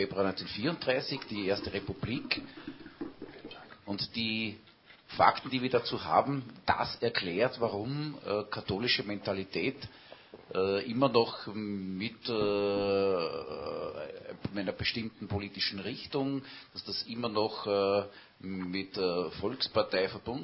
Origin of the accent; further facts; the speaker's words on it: Upper Austria, Austria; Ich bin im Mühlviertel aufgewachsen und bin sozusagen in einer sehr diesbezüglich typisch katholischen Umgebung aufgewachsen